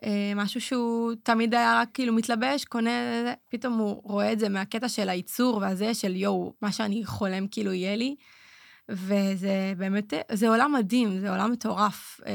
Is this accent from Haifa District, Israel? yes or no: yes; Haifa District, Israel; now in Tel Aviv, Israel; אבל אני, במקור כאילו מהקריות, ואחרי זה שכאילו התחלתי את צמסן, עברתי לחיפה. המעבר לתל אביב היה קשוח